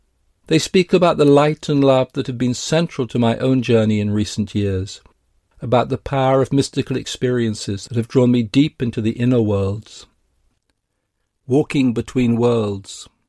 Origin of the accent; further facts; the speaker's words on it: London, United Kingdom; now in United States; I grew up in London, walked its city streets in my teenage years, and later moved to a small town on the California coast.